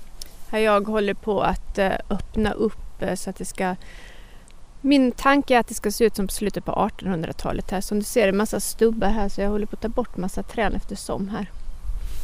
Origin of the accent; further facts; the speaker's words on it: Norrland, Sweden; Jag är uppväxt i Norrland, men min mors släkt är från Skåne. Så de ägde den fastigheten som jag nu bor på.